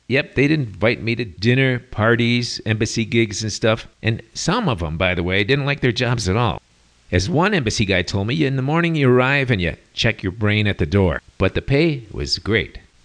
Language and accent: English; Venezuela; I am from Venezuela, so I know what you're talking about.